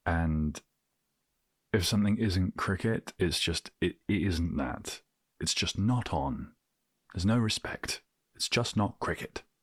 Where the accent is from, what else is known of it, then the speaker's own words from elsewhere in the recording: United Kingdom; I'm British